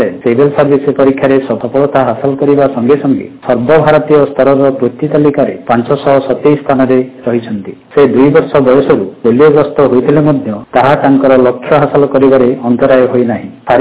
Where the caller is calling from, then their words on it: Bhubaneswar, Odisha, India; ଭୁବନେଶ୍ୱରରୁ ଓଡ଼ିଶା ମୋବାଇଲ ବାଣୀର ସମସ୍ତ ଶ୍ରୋତାବନ୍ଧୁମାନଙ୍କୁ ରଜ ପର୍ବ ଉପଲକ୍ଷେ ଶୁଭେଚ୍ଛା ଜଣାଉଛି।